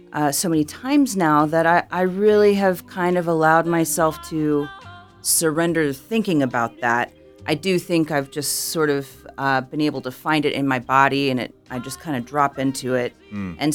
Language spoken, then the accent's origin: English; Houston, Texas, United States; I grew up in the Houston area in Texas.